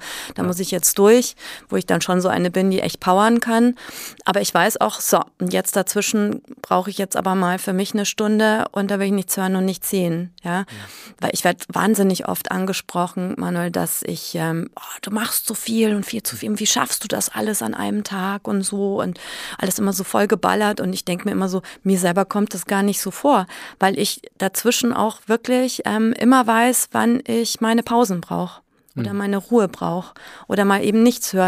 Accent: Munich, Bavaria, Germany; born there; Also ich bin zwar gebürtige Münchnerin, am Land aufgewachsen

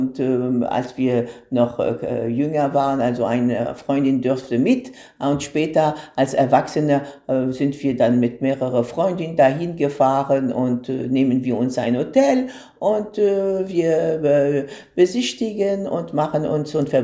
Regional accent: Tunis, Tunis Governorate, Tunisia; German is a second language; Aber ich bin aufgewachsen in Tunis, in der Hauptstadt.

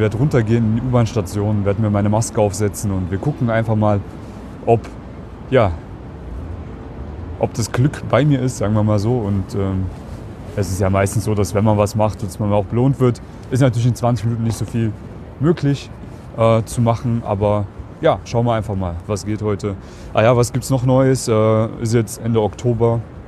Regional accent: Germany; now in Austria; Deutschland, Piefke.

